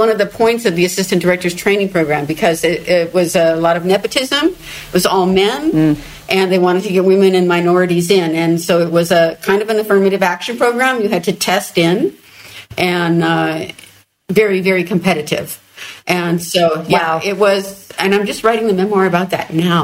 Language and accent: English; Los Angeles, California, United States; Well, I was born in Los Angeles. I was born in the Queen of Angels Hospital right beside the Hollywood Freeway and lived there all my life.